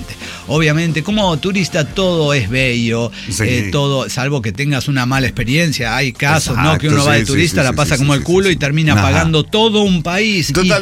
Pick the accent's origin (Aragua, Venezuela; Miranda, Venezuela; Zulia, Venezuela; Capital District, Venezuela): Miranda, Venezuela; San Antonio de los Altos; Que conozcan mi pueblito. Aquí roban motos, le dije. Y bueno, y seguí con todo. Y sí, así. Y mi nueva novia, que también es de allí. Ah, de San Antonio de los Altos.